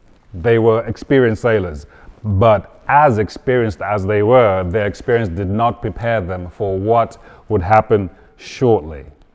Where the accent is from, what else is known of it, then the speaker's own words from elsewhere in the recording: Zimbabwe; also born or lived in Zambia; now in United Kingdom; I was born in Zambia, raised in Zimbabwe. I've got an identity crisis.